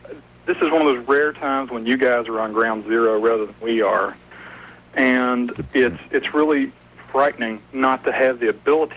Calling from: Dhahran, Eastern Province, Saudi Arabia; I'm calling from Dahran, Saudi Arabia.

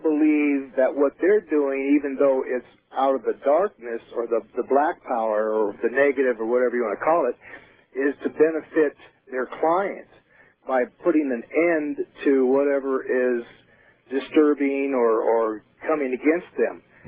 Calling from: Arizona, United States; Yeah, this is … I'm calling from Arizona.

